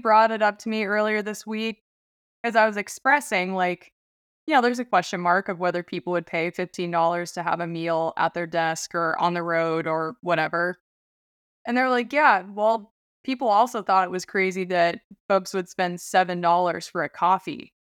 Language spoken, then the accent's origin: English; Alaska, United States; Yeah, I was born and raised. I'm, I guess now second generation. My grandparents on both my mom and my dad's side moved up to Alaska pre-statehood.